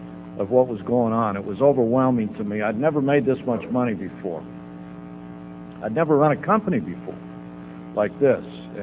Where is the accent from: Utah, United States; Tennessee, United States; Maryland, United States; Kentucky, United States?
Utah, United States; Salt Lake City; I'm originally from Salt Lake, as I said, and I went up there to stay with my mother and started doing real well in Salt Lake.